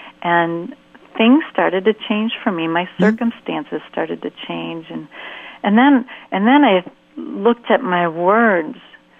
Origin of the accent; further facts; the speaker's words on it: Minnesota, United States; he lived in Pennsylvania at the time, and I was raised in Minnesota.